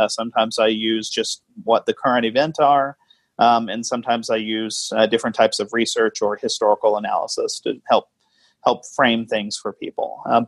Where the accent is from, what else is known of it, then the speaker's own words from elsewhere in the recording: Oklahoma, United States; moved away as an adult; now in West Coast, United States; I'm from Oklahoma. I'm from the Bible Belt. I grew up in the Bible Belt, was commissioned and ordained in the Oklahoma Annual Conference. And then for family reasons, we moved out here to the West Coast